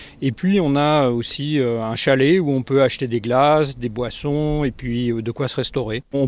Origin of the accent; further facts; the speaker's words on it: Domérat, Auvergne-Rhône-Alpes, France; je venais de Domera et ma mère m'emmenait en Solex.